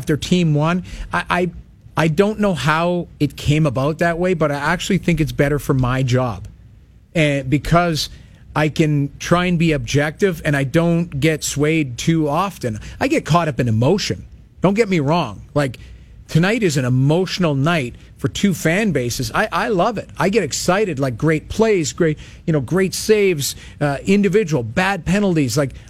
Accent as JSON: {"language": "English", "town": "Edmonton", "region": "Alberta", "country": "Canada", "tie": "born or raised there", "said": "You know, I grew up in Edmonton."}